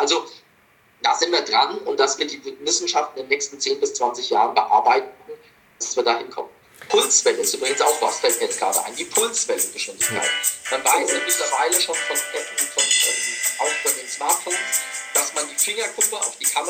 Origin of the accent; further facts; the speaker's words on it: Munich, Bavaria, Germany; now in Essen, Germany; meine alte Heimat München